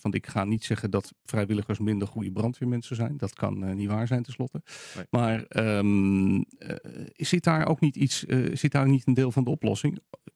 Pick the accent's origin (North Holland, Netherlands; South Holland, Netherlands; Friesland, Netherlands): North Holland, Netherlands; Blaricum; Want ik kom dus uit Blaricum.